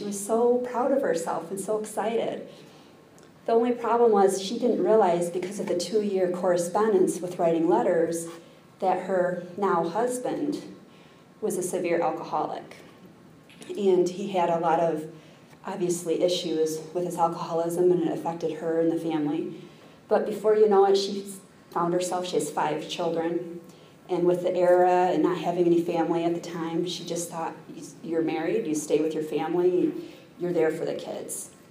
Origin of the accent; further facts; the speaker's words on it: Michigan, United States; now in Bay City, United States; I am from Northern Michigan, but I have recently moved to Bay City, Michigan but it's been about 9 years.